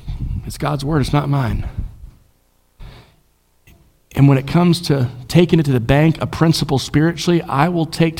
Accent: the South, United States; And by the way, we're from the South.

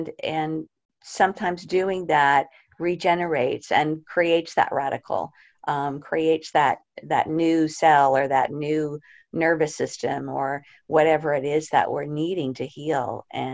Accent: Dallas, Texas, United States; So I'm from Dallas, guys, and it's a real pleasure and honor to be in this group.

